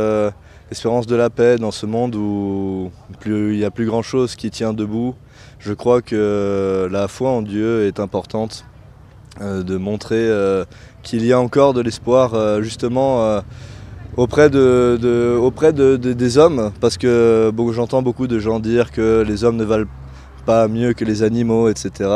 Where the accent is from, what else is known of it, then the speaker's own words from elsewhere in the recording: Orleix, Occitanie, France; je viens d'Orlex, je fais partie de la paroisse Sémé à Coréan